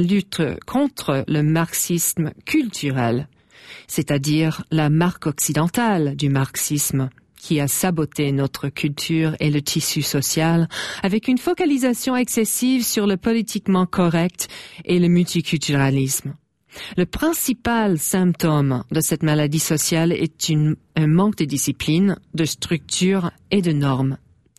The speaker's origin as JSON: {"language": "French", "town": "Coquitlam", "region": "British Columbia", "country": "Canada", "tie": "born or raised there", "second_language": "French", "said": "ma ville natale canadienne, la ville de Coquitlam, une banlieue près de Vancouver en Colombie-Britannique. Lors des années 80, c'était agréable, poli, calme, respectueuse."}